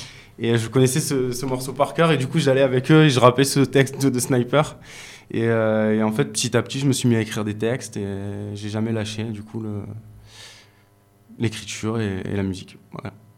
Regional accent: Moustiers-Sainte-Marie, Provence-Alpes-Côte d'Azur, France; Ouais, je viens de Moustier. Moustier-Sainte-Marie, ouais.

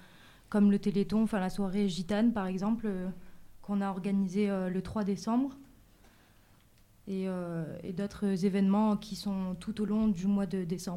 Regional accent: Avignon, Provence-Alpes-Côte d'Azur, France; je viens pas de Digne à la base aussi. Enfin, je viens d'Avignon.

